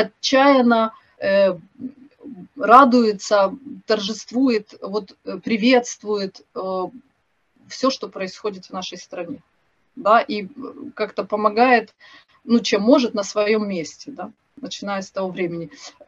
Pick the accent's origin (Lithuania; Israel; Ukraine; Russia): Ukraine; Kryvyi Rih, Dnipropetrovsk Oblast; now in Kyiv, Ukraine; Я сама из Кривого Рога, хотя живу в Киеве очень давно.